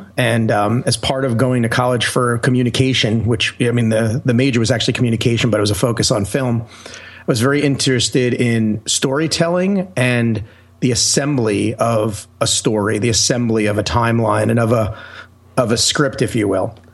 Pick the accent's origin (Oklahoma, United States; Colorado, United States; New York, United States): New York, United States; I'm from New York originally, and there was a very famous Apple store on Long Island